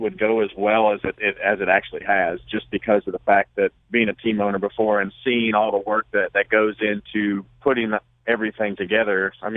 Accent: California, United States; But to win in my home state of California, I grew up racing at what they used to call Sears Point Raceway, now Sonoma Raceway.

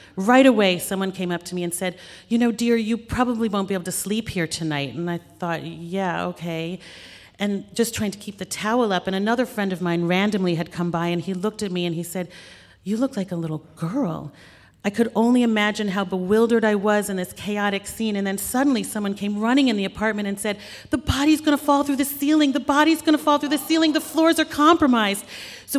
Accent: New York City, New York, United States; My brother and I grew up here in New York

